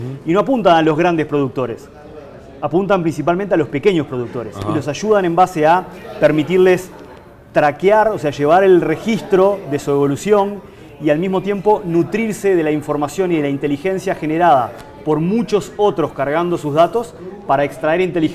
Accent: Uruguay; Mi base es en Uruguay, soy uruguayo, vivo en Uruguay y viajo por toda la región muy frecuentemente.

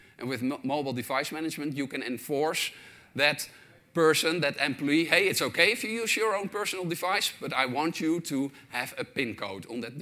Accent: Netherlands; I am from the Netherlands

